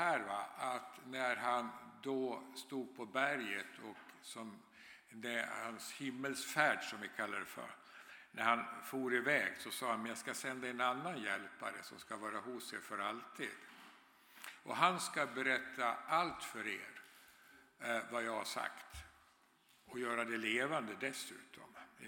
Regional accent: Dalarna County, Sweden; och som ni hör på dialekten så kommer jag inte härifrån utan från Bergslagen från början i södra Dalarna.

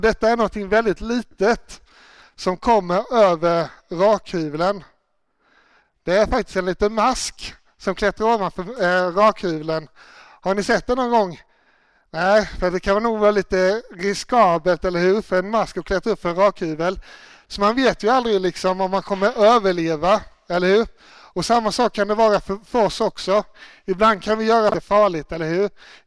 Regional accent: Småland, Sweden

